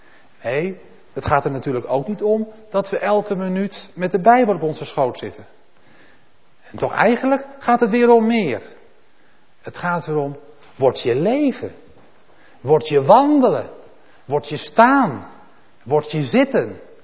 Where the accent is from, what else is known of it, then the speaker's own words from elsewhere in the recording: North Holland, Netherlands; Want ja, ik kom uit Noord-Holland, dat is ook een land van het water.